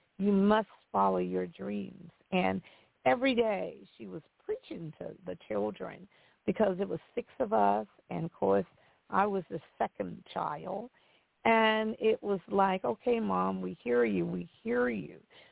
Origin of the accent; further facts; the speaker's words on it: Mississippi, United States; born there; But just to let you know that I was born in Mississippi, and I always had dreams.